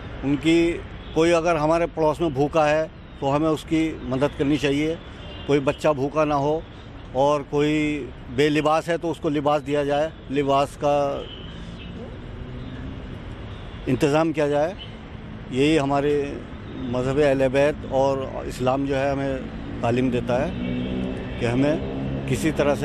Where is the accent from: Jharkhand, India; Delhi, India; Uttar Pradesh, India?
Delhi, India; Mustafabad; और मैं मुस्तफाबाद से बिलोंग करता हूँ।